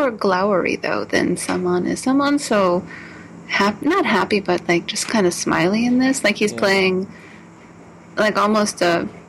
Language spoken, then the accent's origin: English; United States; And maybe it's just because I'm coming from America, where there is such prejudice against anyone who's Muslim after September 11th